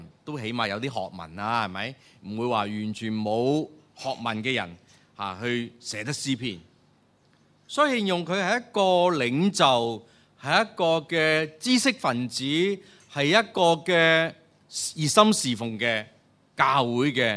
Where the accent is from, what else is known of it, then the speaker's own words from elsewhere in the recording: China; 我哋中国人有一句说话叫做善有善报